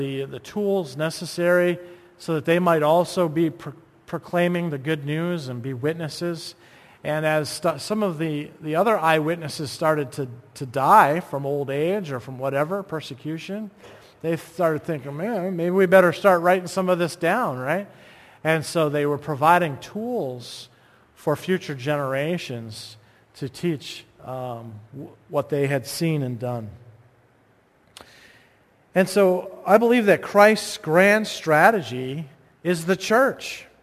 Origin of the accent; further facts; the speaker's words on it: Maine, United States; I'm from Maine